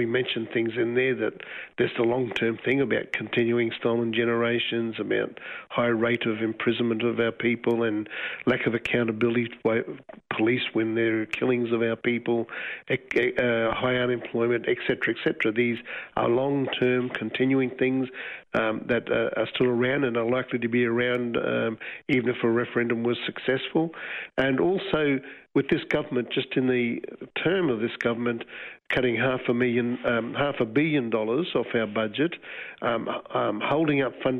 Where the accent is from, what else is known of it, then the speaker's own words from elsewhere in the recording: Queensland, Australia; I'm from the Gubbi Gubbi Butchala peoples up in southeast Queensland, Mary River, Fraser Island region.